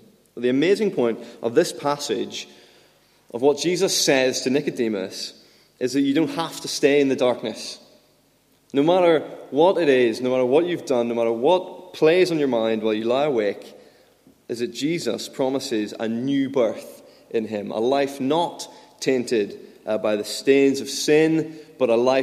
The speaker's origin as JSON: {"language": "English", "town": "Belfast", "region": "Northern Ireland", "country": "United Kingdom", "said": "I've never carried a petrol bomb, even though I'm from Belfast."}